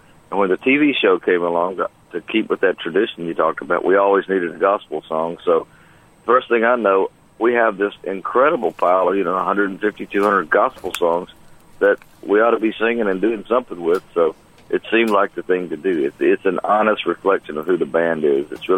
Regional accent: Mississippi, United States; Well, if I come from Mississippi

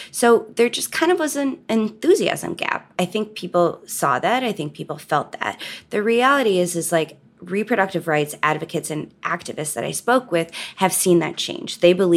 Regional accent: Minnesota, United States; As a Minnesotan myself, you know, this is kind of a wild moment.

